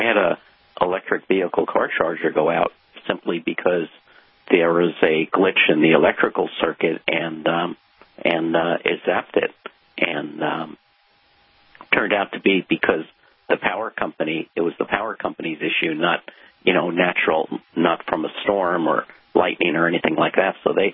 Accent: East Coast, United States; But I know when I grew up on the East Coast, Vince, I could pick up pretty much every country in Europe on shortwave

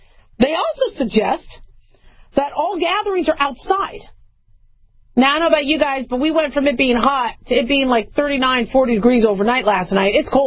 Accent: California, United States; born there; I was born in California. California's my state.

